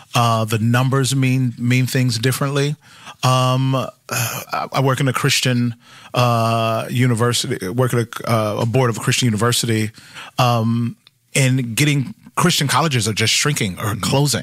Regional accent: the South, United States; born or raised there

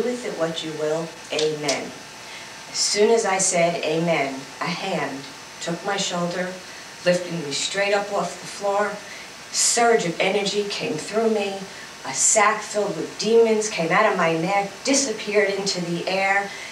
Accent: Long Island, New York, United States; I grew up in Long Island, New York.

